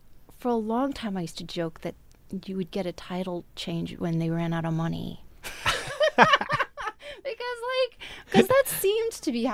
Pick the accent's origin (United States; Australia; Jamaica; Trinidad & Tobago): United States; Wisconsin; I think some of that is because, you know, I grew up in Wisconsin